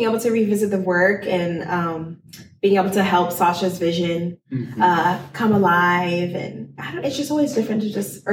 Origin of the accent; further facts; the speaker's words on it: Dallas, Texas, United States; So I was born and raised here in Dallas, went to private school, like all throughout elementary and middle school, and then went to public school at Berkner High School in Richardson.